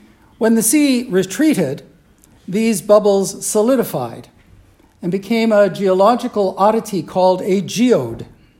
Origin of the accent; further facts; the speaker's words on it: Colorado Springs, Colorado, United States; I grew up in Colorado Springs, where the Great Plains meet the Front Range of the Rocky Mountains at the foot of Pikes Peak.